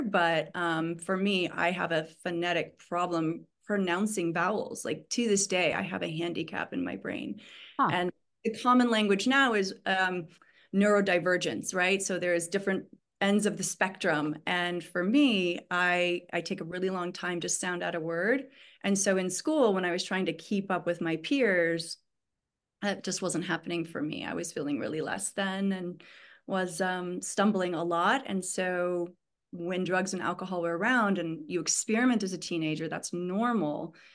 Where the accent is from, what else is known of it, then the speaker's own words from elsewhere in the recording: Montana, United States; also born or lived in Michigan; So I was raised in Montana, although via Michigan.